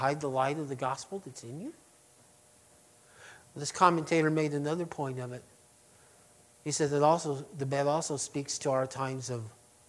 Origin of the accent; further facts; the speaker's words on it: Berlin, United States; Growing up in Berlin, some of you might remember this.